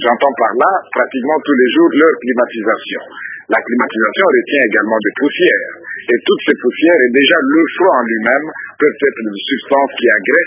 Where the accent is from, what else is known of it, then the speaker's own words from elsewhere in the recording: Kinshasa, DR Congo; de prendre chez nous à Kinshasa